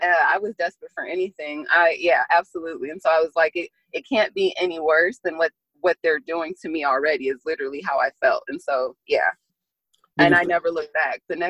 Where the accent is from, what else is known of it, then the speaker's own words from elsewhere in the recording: the South, United States; So I grew up in the South, and so that gives about the whole view of my relationship with cannabis as a child.